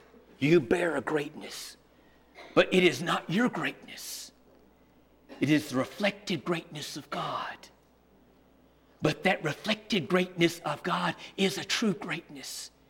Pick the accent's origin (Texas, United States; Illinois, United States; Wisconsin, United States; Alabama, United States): Alabama, United States; Montgomery; In my hometown, Montgomery, Alabama, 1961, long before y'all were born